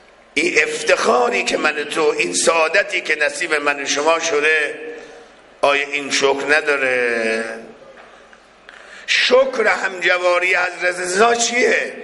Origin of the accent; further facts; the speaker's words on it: Mashhad, Razavi Khorasan, Iran; مردم شهرهای دیگر تا میفهمن ما اهل مشهدیم